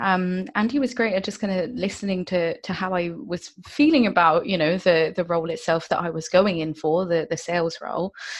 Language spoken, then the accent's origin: English; Bridgwater, South West England, United Kingdom; I was born in I was raised in Bridgewater in Somerset, so quite near Stonehenge.